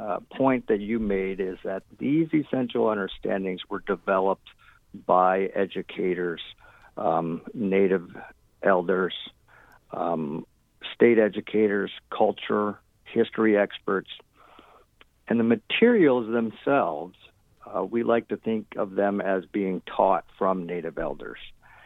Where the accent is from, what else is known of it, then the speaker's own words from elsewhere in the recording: Redfield, South Dakota, United States; Well, I am originally from Redfield, South Dakota. So I was born and raised, small farm just east of Redfield.